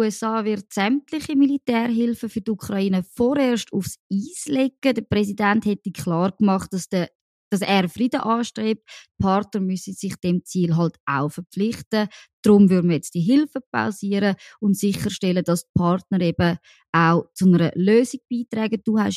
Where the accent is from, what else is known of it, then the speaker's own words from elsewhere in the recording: France; das sage ich sogar als Französin